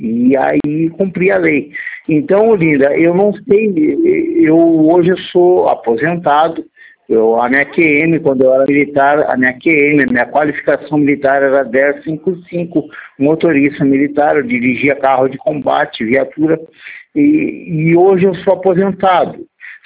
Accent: Rio Grande do Sul, Brazil; Eu sou gaúcho e tauro-guapo.

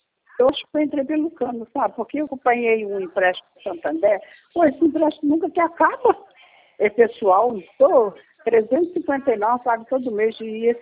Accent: Rio de Janeiro, Brazil; now in Borda da Mata, Brazil; Eu sou do Rio

